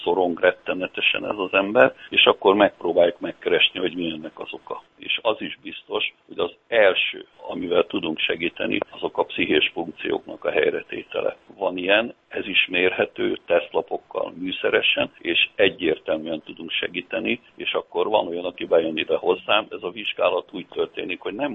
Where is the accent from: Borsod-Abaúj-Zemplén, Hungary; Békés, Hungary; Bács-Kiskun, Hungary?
Bács-Kiskun, Hungary; Baja; én ugye bajai vagyok, én röplabdás voltam